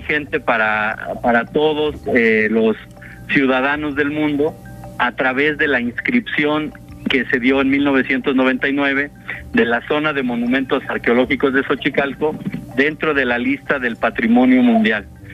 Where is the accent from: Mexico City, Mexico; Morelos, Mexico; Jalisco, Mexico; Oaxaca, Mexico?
Morelos, Mexico; nos deben de hacer sentir orgullosos como morelenses y como mexicanos